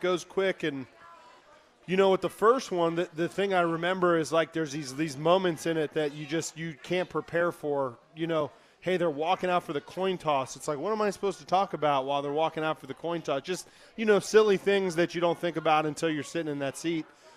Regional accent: Cincinnati, Ohio, United States; Yeah, so I grew up in Cincinnati

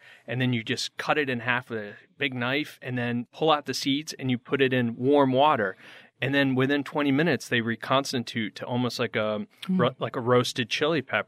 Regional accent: Connecticut, United States; Yeah, I grew up in Connecticut.

